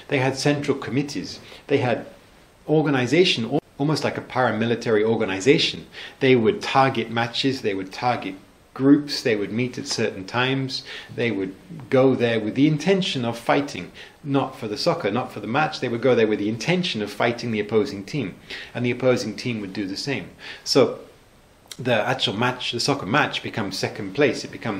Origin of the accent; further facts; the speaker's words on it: England, United Kingdom; I'm from England, which of course was famous for its hooligans.